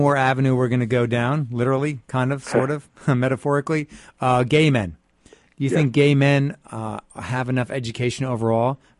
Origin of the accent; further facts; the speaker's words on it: Ireland; I'm Irish.